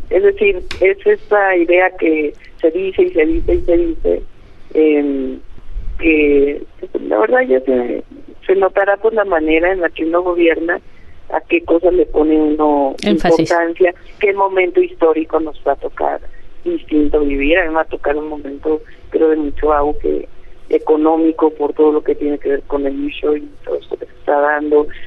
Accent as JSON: {"language": "Spanish", "country": "Mexico", "tie": "born there", "said": "soy mujer y nací en México"}